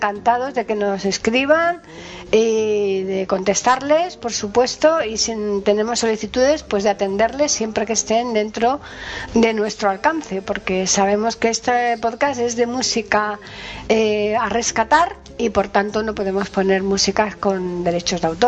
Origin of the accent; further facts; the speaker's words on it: Spain; Nosotros que somos españoles nos gusta escuchar las cosas más en idioma español